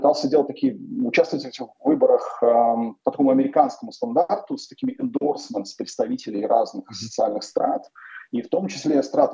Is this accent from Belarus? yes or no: yes; Belarus; moved away; Я из Беларуси там уехал в какой-то момент, когда понял, что я просто закончу в тюрьме после участия в каких-то митингах